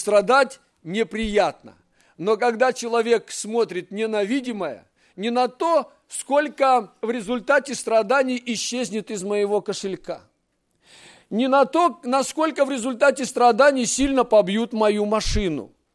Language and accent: Russian; Siberia, Russia; а я сибиряк, вот в западно-сибирской равнине живу.